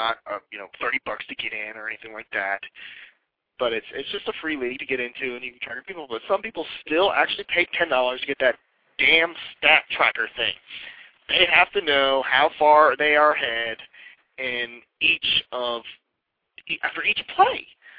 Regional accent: East Coast, United States; since I'm from the East Coast, it's a way to keep in touch with all of my friends who are football fans out there.

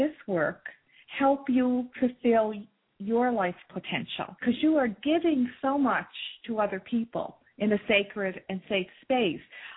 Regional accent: Nova Scotia, Canada; I'm from Cape Breton Island and a shameless promoter of Cape Breton Island.

